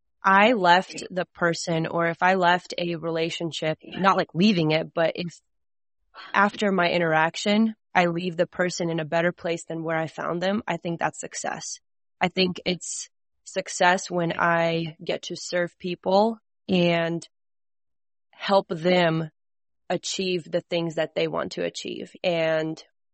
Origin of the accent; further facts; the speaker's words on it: Alaska, United States; also born or lived in Russia / Washington State; I was born in Russia and I moved to the United States when I was really little and to Washington State, and then I moved to Alaska. I lived there for most of my life, grew up in Alaska.